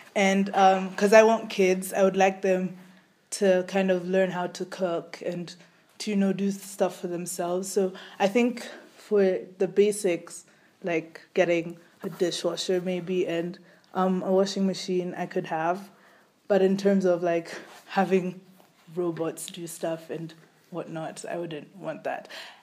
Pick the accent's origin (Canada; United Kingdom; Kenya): Kenya; I live in Mombasa, Kenya. I'm Kenyan. I live in a very urban place, so there's a lot of noise. It's very crowded. I live in an apartment